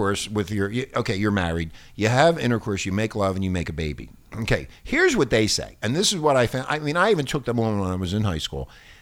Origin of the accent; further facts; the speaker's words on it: Philadelphia, Pennsylvania, United States; The parish that I grew up in Philadelphia is closed. All those parishes around where I grew up are all closed down.